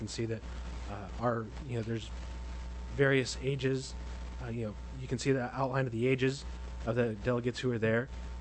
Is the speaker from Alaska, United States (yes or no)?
yes; Anchorage, Alaska, United States; I'm from Anchorage. I work for CH2M Hill as an engineer. I am 24 years old. We were all delegates to the second conference of young Alaskans